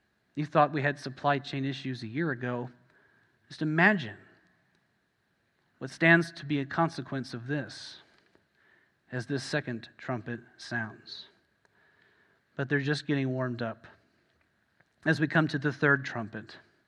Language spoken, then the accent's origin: English; Texas, United States; You know, I grew up in South Central Texas. You know how rare green grass is down there as it is?